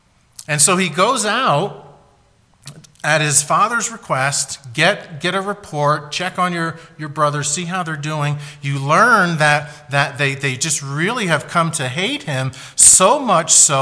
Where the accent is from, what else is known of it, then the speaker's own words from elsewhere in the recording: Pennsylvania, United States; We are from Pennsylvania, and we are just about an hour northwest outside of Philadelphia.